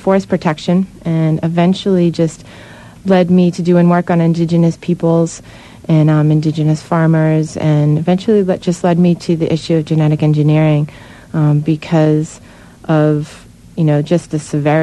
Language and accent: English; Marshfield, Massachusetts, United States; My hometown is Marshfield, Massachusetts. I'm from the South Shore.